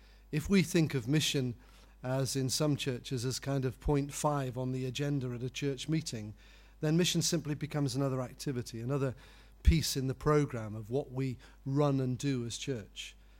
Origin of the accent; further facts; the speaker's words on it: North East England, United Kingdom; I'm a simple Geordie lad, I was born on Tyneside, I come from an unchurched background